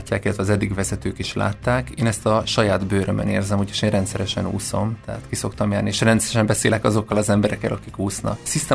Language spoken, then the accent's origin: Hungarian; Gyula, Békés, Hungary; now in Budapest, Hungary; én Gyulán születtem, Gyulán is jártam általános iskolába, gimnáziumba, és utána a külkereskedelmi főiskolára jártam, utána pedig a közgazdaságtudományi egyetemre Pécsre, és ezt követően pedig Budapesten éltem, dolgozom, de a családom Gyulán él. Úgyhogy egy ilyen kétlaki életet élek.